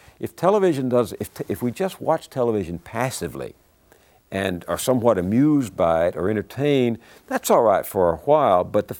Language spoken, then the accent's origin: English; Texas, United States; You know, when I was growing up in East Texas